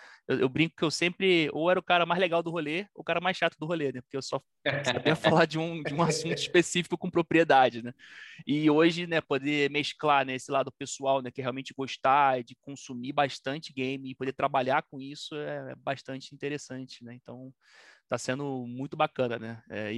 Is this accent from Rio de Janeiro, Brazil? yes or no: yes; Rio de Janeiro, Brazil; Lá no Rio a gente chamava de virada, né? Sou carioca.